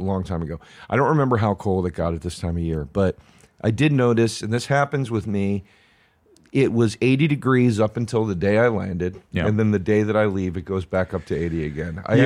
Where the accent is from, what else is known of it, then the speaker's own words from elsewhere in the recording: Philadelphia, Pennsylvania, United States; I grew up outside of Philly, which was also no walk in the park in the 80s.